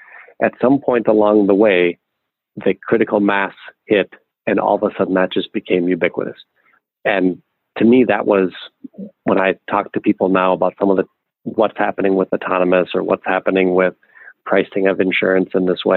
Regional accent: Minnesota, United States; now in California, United States; I live in California, spend time here now, but I grew up in Minnesota.

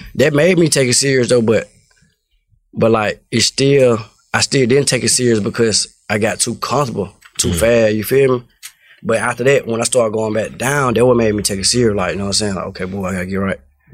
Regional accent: Cleveland, Ohio, United States; I'm from Cleveland. From Cleveland Avenue. I really got into music, like, really by the thug, for real. Like, our whole hood really growed up rapping, like, down there

